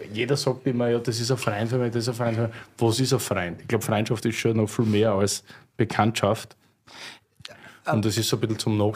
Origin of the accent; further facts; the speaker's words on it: Styria, Austria; now in Berlin, Germany; Als Steirer in Wien